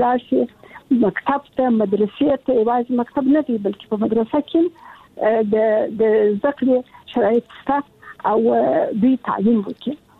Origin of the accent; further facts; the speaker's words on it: Kandahar, Afghanistan; also born or lived in Kabul; زه د کندهار یم، د کندهار د دنیا لاسې کې مې زده کړې وکړې او کابل پوهنتون ته ولاړم